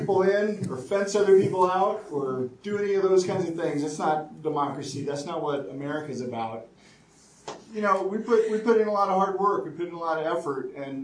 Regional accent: Des Moines, Iowa, United States; You know, I grew up here in Des Moines. I graduated from East High School in 1985 and went into the Army and military intelligence.

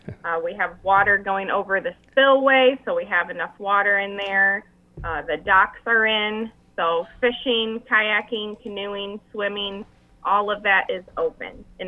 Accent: Davenport, Iowa, United States; moved away as an adult; also born or lived in Chicago; So originally, I grew up in Davenport, Iowa. I went to Simpson College for environmental science.

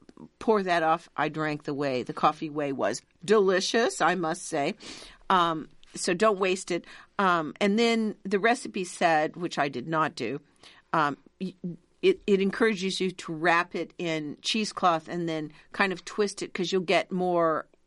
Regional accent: United States; But, you know, we're American. We can do what we want, right?

